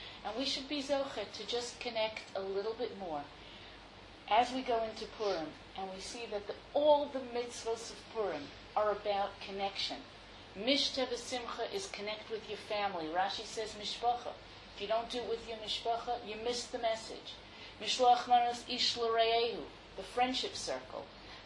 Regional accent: Muncie, Indiana, United States; I know because I come from Muncie.

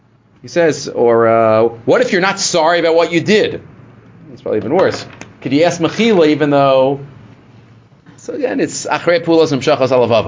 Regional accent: Far Rockaway, New York, United States; I grew up in Far Rockaway in the Shivel, Rabbi Rubin.

